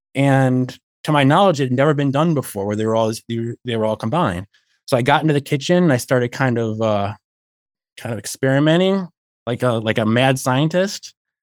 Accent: Illinois, United States; I grew up outside Chicago, north suburbs.

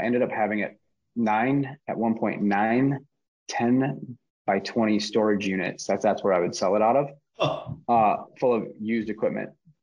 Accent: Minneapolis, Minnesota, United States; in Minneapolis, where I am from Minnesota

